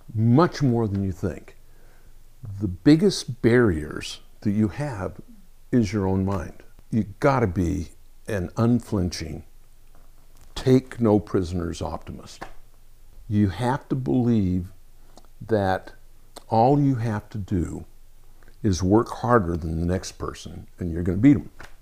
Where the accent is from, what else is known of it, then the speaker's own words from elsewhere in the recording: Utah, United States; I was born and raised in Utah